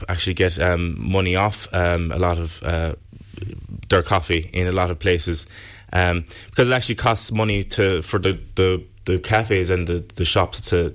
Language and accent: English; Killarney, Munster, Ireland; I was always kind of conscious of my environment growing up in Killarney